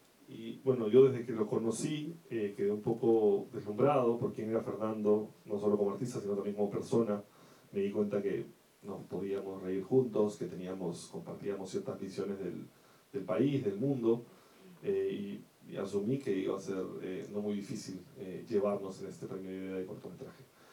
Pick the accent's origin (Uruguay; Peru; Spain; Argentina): Peru; Lima; born there; mi familia y mi papá son de Puno y Arequipa, también del sur del Perú, pero yo nací en Lima